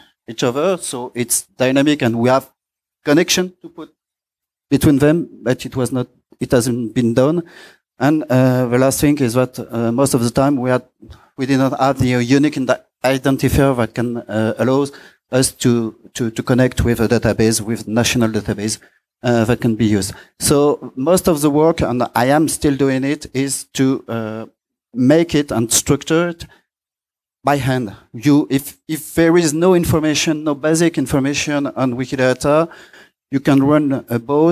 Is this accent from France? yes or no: yes; France; I'm from France and mostly I edited